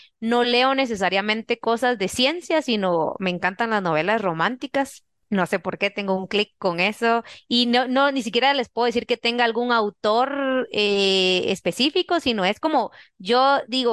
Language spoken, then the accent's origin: Spanish; Guatemala; porque como guatemaltecos eso no ocurre, ¿verdad?